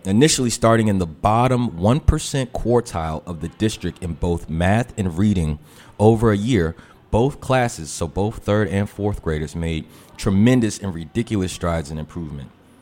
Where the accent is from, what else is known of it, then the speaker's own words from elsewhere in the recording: Forestville, United States; open up a 16-ounce bottle in my barbershop in Forestville. You know what I'm saying? Like... And that's my hometown, so I always go back home to get my hair cut.